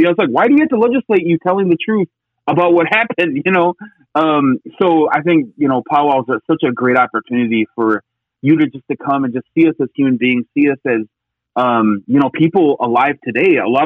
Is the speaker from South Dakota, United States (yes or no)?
yes; South Dakota, United States; In fact, my family, you know, we're from Rosebud Sioux Nation in South Dakota, and you know, so we're relatives somewhat.